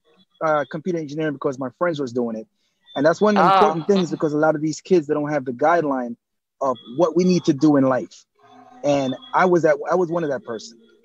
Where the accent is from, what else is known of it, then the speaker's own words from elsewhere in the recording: Kingston, Jamaica; I'm originally from Kingston and Barbican, but my grandparents are from Montego Bay